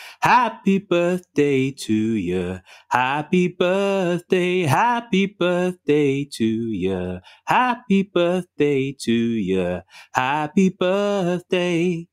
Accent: United Kingdom; And definitely being a Brit, being abroad, you realise that it is great marketing for the UK.

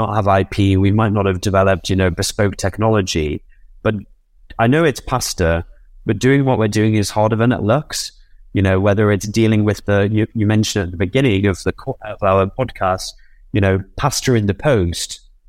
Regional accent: Newcastle, North East England, United Kingdom; I'm not Italian. I'm a Geordie. I'm from Newcastle.

